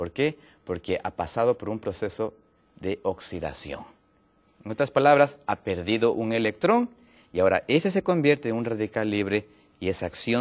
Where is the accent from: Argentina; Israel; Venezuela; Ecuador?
Ecuador; soy de Ecuador y vivo allá en el momento.